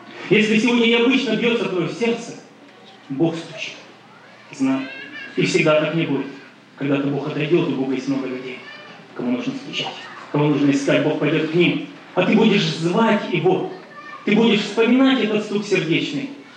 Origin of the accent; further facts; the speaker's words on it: Siberia, Russia; Оказалось, мы земляки, я тоже из Сибири, она оттуда, мы вместе недалеко жили совершенно.